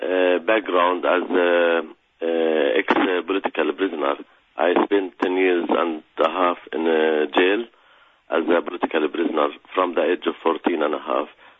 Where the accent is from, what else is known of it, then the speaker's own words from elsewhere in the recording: Hizma, West Bank, Palestine; English is a second language; now in Ramallah, Palestine; As I grew up in the conflict zone, I was born in Jerusalem, and my village called Hizma is 10 minutes from Jerusalem. My family still live there, and personally, I live in Ramallah since the last 10 years almost.